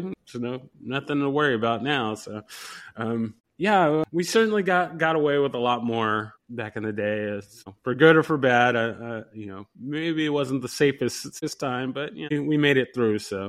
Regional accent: San Diego, California, United States; So I'm from San Diego

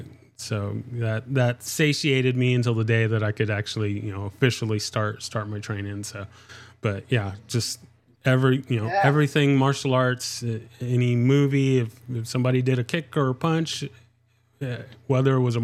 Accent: San Diego, California, United States; I'm from San Diego, so so yeah, I know all about that.

